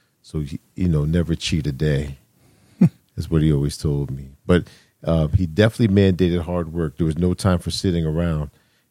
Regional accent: Hamden, Connecticut, United States; I grew up in Hamden, K through 12, Hamden Public Schools, and from the mean streets of Wintergreen, you know, to college at Morris Brown College.

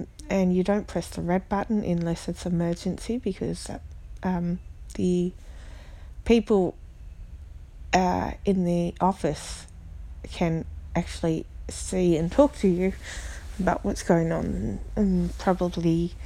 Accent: Melbourne, Victoria, Australia; Okay, so of course Melbourne, my hometown. I've used public transport there for, you know, well, years and years and years. 18 plus years, I know it like the back of my hand.

